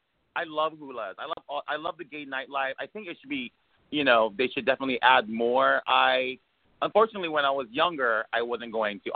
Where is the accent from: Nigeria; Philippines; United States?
United States; Hawaii; Oh, I was born and raised in Hawaii, Oahu, to be exact.